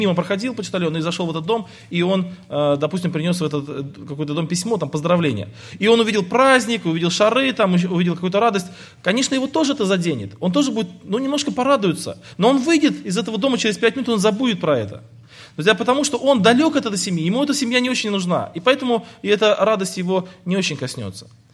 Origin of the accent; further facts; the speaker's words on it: Krasnodar Krai, Russia; я из Краснодарского края, из России.